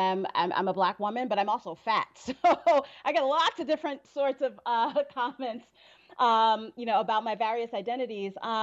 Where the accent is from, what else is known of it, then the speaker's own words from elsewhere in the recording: Brooklyn, New York, United States; now in Montpelier, United States; You know, I grew up in Brooklyn, New York.